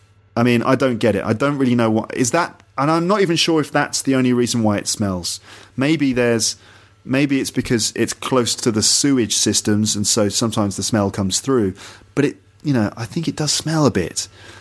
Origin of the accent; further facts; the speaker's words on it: England, United Kingdom; Maybe that's just the way that they come across to me as an English person.